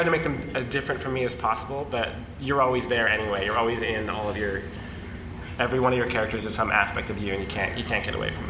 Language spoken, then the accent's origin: English; West Coast, United States; I grew up on the West Coast where like, you know, Jewish culture and Jewish people aren't as visible